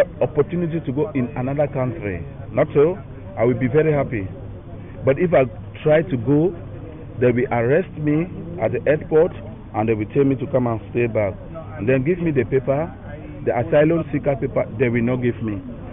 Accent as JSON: {"language": "English", "country": "Cameroon", "second_language": "English", "said": "I'm from Cameroon."}